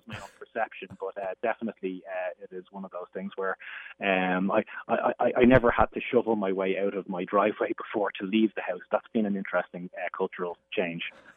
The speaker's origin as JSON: {"language": "English", "country": "Ireland", "accent": "Irish", "said": "As an Irish person, I'm kind of an anomaly. I don't really drink. So I'm quite disappointing to every American I meet as to not fitting a national stereotype."}